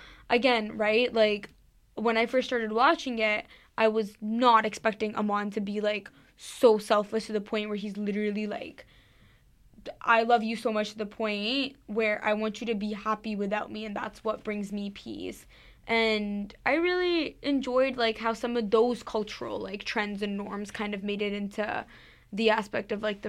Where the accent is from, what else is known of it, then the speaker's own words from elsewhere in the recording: Pakistan; I'm Pakistani, I am South Asian